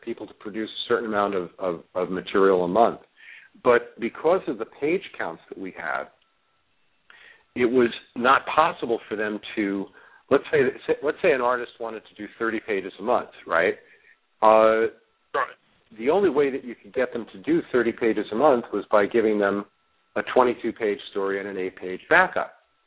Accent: New York, United States; I mean, look, I grew up in New York in the 50s and 60s with Republican governors and senators

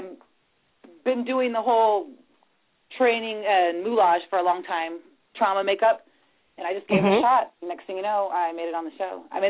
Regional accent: San Diego, California, United States; I'm from San Diego, born and raised.

